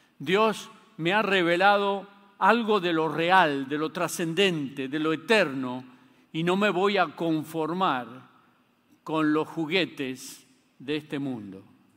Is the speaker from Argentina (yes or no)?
yes; Argentina; Lo entiendo cuando comprendo que yo no soy el centro del universo, aunque soy argentino.